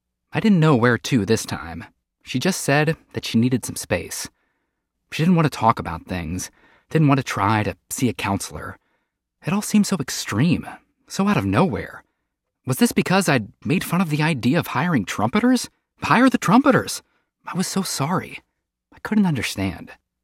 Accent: West Virginia, United States; Growing up in West Virginia, I always wished there was an East Virginia.

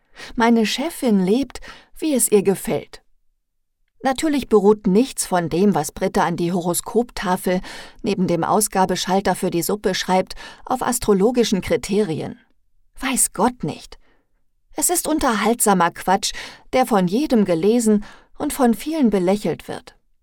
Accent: Duisburg, North Rhine-Westphalia, Germany; accent: Ruhr dialect; Trotz des Ärgers, den es in Marxloh hin und wieder gibt, habe ich noch nie das Bedürfnis verspürt, Duisburg und damit den Ruhrpott zu verlassen. Ich liebe meine Geburtsstadt mit all ihrem Charme und der Industriekultur. Der Kohlenpott-Dialekt ist nirgendwo so schön wie bei uns.

